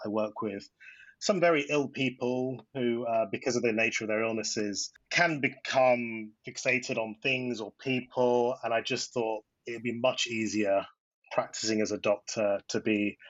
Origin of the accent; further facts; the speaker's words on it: Nigeria; So I am Nigerian. I have a very Nigerian name